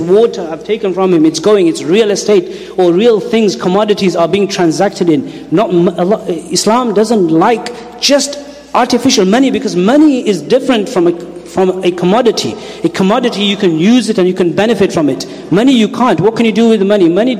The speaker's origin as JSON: {"language": "English", "region": "England", "country": "United Kingdom", "tie": "born or raised there", "said": "I was born in the West. I was born in England. I've lived all my life in England."}